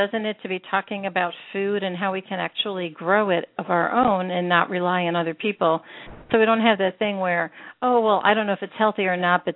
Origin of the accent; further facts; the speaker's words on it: Pennsylvania, United States; I grew up in the Northeast and by the Poconos, by the Amish people, and there were no pesticides used on anything.